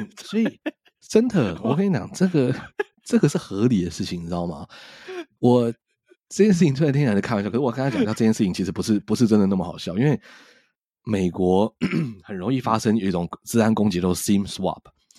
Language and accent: Chinese; Taiwan; 我们台湾这边就有一个 best practice